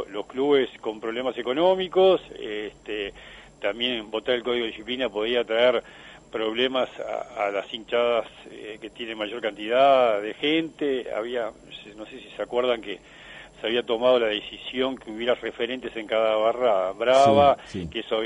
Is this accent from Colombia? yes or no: no; Uruguay; como todo uruguayo